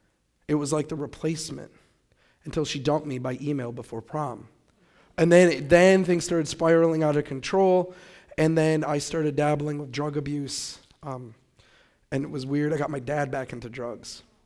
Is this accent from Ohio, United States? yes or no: no; Michigan, United States; All I knew was I was from Michigan, and I was in New Orleans, and I knew nothing else